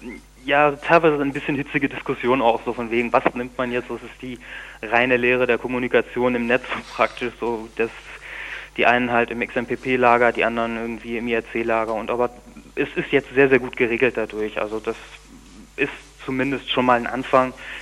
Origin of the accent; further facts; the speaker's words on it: Münster, North Rhine-Westphalia, Germany; now in Bielefeld, Germany; Ja, ich komme aus Münster, ich wohne in Bielefeld